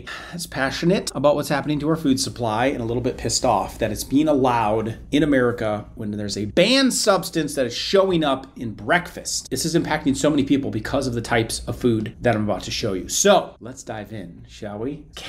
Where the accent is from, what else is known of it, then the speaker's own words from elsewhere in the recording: Iowa, United States; No offense to the farmers out there. I grew up in Iowa, I get it.